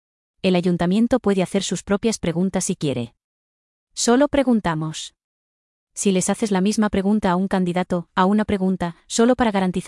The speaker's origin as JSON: {"language": "Spanish", "town": "La Puente", "region": "California", "country": "United States", "tie": "born there", "said": "Nací aquí en La Puente, hace 79,5 años, y solo he vivido en 2 lugares diferentes"}